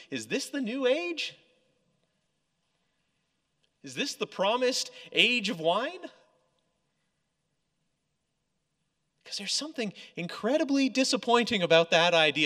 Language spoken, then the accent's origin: English; Toronto, Ontario, Canada; Near where I grew up in Toronto, there's a massive cemetery that we used to go for walks through.